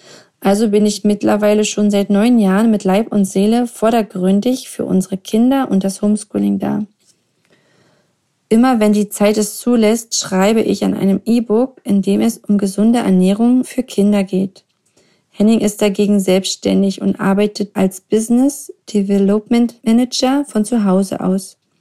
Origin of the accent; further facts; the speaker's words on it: Brandenburg, Germany; Denn eigentlich kommen wir aus der Nähe von Berlin.